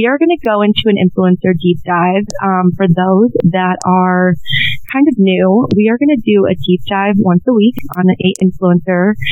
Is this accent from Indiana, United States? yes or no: yes; Indiana, United States; I grew up in Indiana. I grew up Catholic.